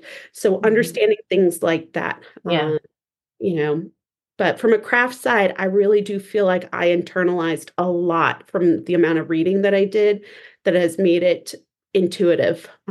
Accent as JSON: {"language": "English", "region": "Midwest", "country": "United States", "tie": "born or raised there", "said": "I grew up in the Midwest. We have winter for reals."}